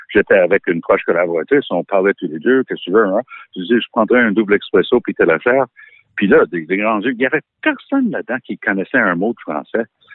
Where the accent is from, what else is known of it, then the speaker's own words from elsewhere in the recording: Quebec, Canada; also born or lived in Ottawa; je suis né à Ottawa. Mais quand j'ai été élu en 2007 à la Chambre des communes, en bon québécois